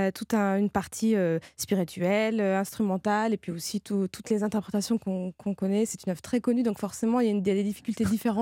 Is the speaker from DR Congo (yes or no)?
no; France; je suis arménienne, je suis française d'origine arménienne